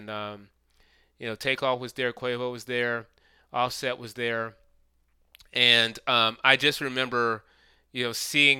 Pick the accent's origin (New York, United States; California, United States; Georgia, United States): Georgia, United States; Atlanta; this is really cutting deep in Atlanta, my hometown